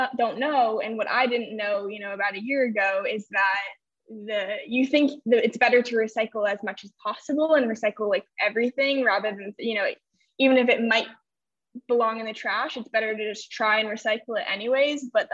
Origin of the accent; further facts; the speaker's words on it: Connecticut, United States; agreed to fund us implementing it in my hometown in Connecticut.